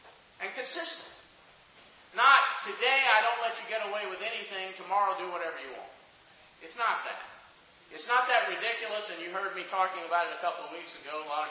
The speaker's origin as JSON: {"language": "English", "region": "Alabama", "country": "United States", "tie": "born or raised there", "said": "written by a lady from my home state of Alabama, Wes's home state, Harper Lee."}